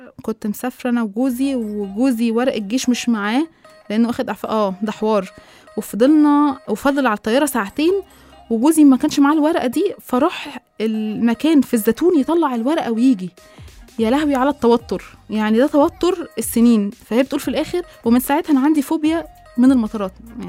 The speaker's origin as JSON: {"language": "Arabic", "country": "Egypt", "said": "واحنا ايوه يعني احنا مصريين"}